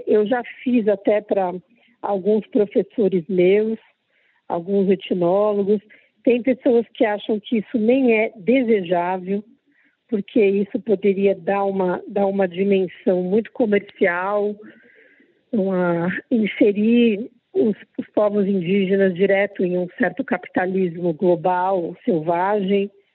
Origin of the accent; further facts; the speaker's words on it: Brazil; also born or lived in Paris, France / Australia; Então, isso para uma pessoa que vinha daqui do Brasil, em que ainda era muito incipiente a valorização das artes indígenas, era uma surpresa muito boa, era um choque.